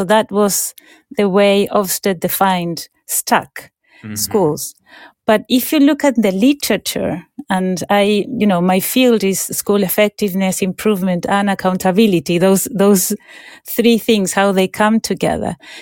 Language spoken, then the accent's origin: English; Chile; now in London, United Kingdom; originally I'm from Chile, yeah. And mm-hmm. And my names are from Spain and French ancestors.